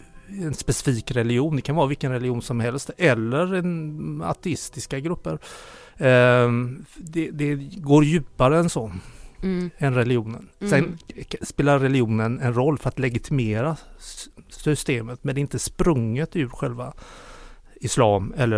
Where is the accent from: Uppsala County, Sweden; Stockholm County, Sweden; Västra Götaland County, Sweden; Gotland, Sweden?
Västra Götaland County, Sweden; Gothenburg; now in Lund, Sweden; Jag är göteborgare i skånsk exil. Jag bor i Lund.